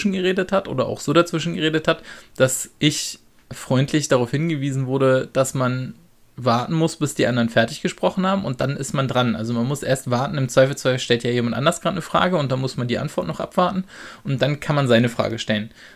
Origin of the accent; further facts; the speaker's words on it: Berlin, Germany; Ja, ich komme aus, man kann es sagen, ich bin in Neukölln groß geworden und aufgewachsen.